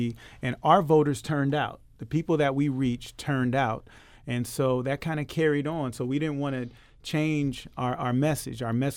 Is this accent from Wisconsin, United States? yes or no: no; Florissant, Missouri, United States; now in Ferguson, United States; So I grew up in the Florissant area, you know, close to Ferguson. So that was where I grew up. I moved back to Ferguson about 4 or 5 years ago